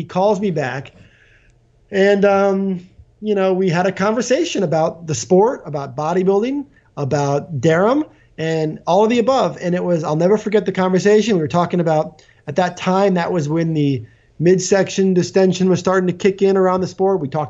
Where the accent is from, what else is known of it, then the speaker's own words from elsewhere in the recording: Florida, United States; You know, I grew up in the South Florida area, which is still where I live with my family.